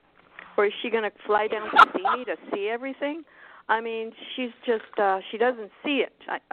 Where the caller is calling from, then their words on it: Miami, Florida, United States; in Miami.